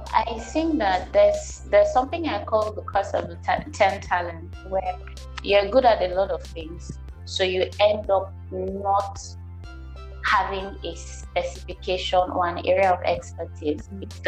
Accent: Nigeria; being a woman, being a Nigerian, living in Nigeria.

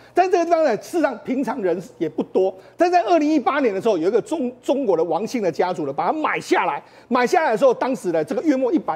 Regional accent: Switzerland; 应该就是我们瑞士人都习惯

